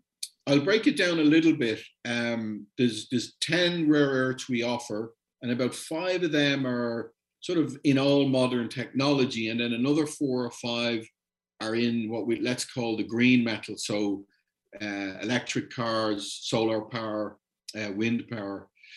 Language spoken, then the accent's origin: English; Ireland; I'm Irish